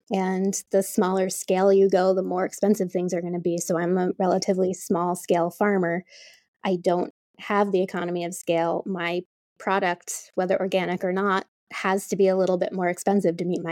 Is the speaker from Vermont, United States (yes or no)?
yes; Vermont, United States; And so I moved back to my home state of Vermont